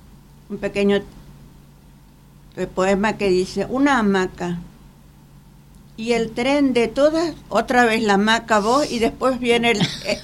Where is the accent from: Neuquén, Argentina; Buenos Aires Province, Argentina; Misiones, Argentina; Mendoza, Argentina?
Misiones, Argentina; now in Buenos Aires, Argentina; porque para eso yo soy de Misiones, para eso vine a vivir a Buenos Aires, para hacer este tipo de vida